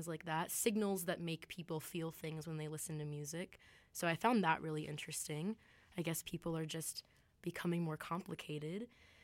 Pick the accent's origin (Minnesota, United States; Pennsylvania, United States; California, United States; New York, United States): California, United States; San Diego; so I'm from San Diego, California. It reminds me of driving up the coast and just seeing all the beautiful beaches and everything.